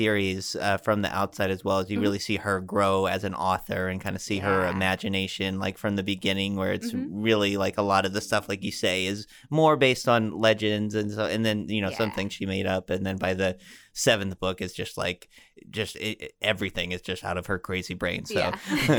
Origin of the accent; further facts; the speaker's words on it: United States; because I'm an American kid